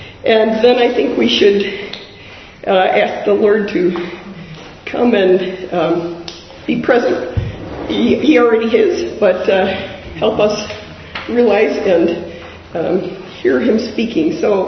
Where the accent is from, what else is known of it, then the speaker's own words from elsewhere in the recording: Holland, Michigan, United States; I come from Holland, Michigan